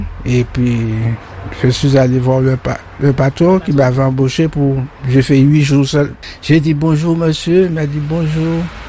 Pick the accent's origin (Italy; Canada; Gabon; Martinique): Martinique; Le Lamentin; J'étais de Lamantin, mais j'étais à l'école au François.